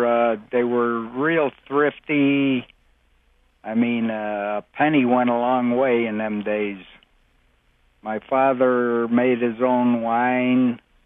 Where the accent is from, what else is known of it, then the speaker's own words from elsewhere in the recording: Rochester, New York, United States; born there; Yeah, I was born in Rochester, New York. My parents immigrated from Austria. They were both from Austria, one from Vienna, one from Lustenau, which are both ends of the country.